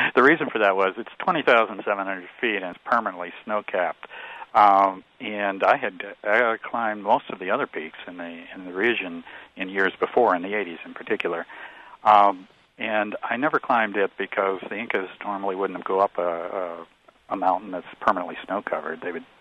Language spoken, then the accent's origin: English; New Lenox, Illinois, United States; also born or lived in Joliet; Yes. I was born in Joliet and raised in a little town about 4 miles away from there called New Lenox.